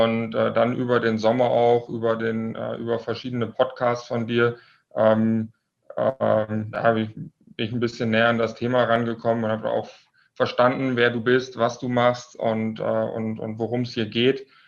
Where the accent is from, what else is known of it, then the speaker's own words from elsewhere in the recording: Lower Saxony, Germany; born there; now in Munich, Germany; 30 Jahre alt, komme gebürtig aus dem Nordwesten Deutschlands, hört man mir vielleicht etwas an, aus Niedersachsen, bin aber jetzt mittlerweile seit etwa 2 Jahren in München.